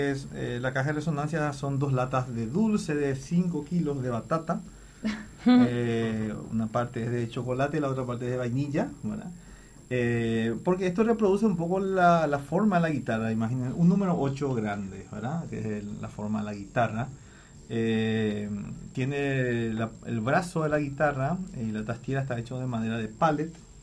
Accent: Carapeguá, Paraguarí, Paraguay; en mi pueblo, donde crecí, en Carapeguá, se llama 83 kilómetros de Asunción, la capital del Paraguay.

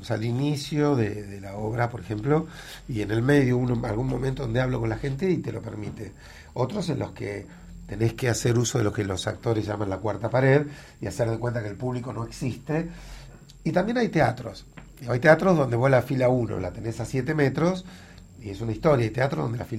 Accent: Argentina; los argentinos somos hinchas de Uruguay. O sea, cuando Uruguay juega con cualquiera, siempre hinchamos por Uruguay.

